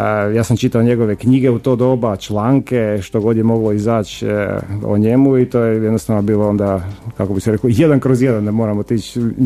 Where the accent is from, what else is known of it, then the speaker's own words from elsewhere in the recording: Pula, Istria County, Croatia; moved away as an adult; now in Zagreb, Croatia; ja sam iz Pule, brat, ja sam iz Pule, da. Ja sam došao u Zagreb na studij, ne, dakle to je bilo 89.